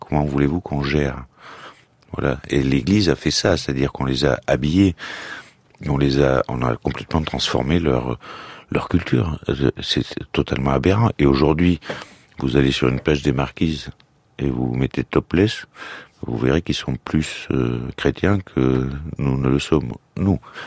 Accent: Nouvelle-Aquitaine, France; born there; moi je suis né dans le Béarn, mon père parlait pas français en arrivant à l'école. Et il était puni s'il parlait le patois béarnais. Et ses 3 enfants, dont moi-même, je parle pas un mot de béarnais.

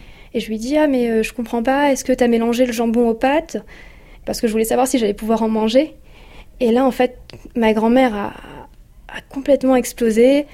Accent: Hauts-de-France, France; je viens du Nord, du Pas-de-Calais, et en fait, dans la famille, on a quand même une cuisine qui tourne énormément autour de la viande.

